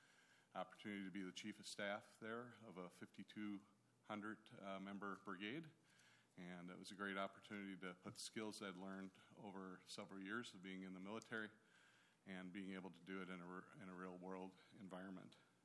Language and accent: English; Sauk Centre, Minnesota, United States; I am from St. Sauk Center, Minnesota, is where I hail from today.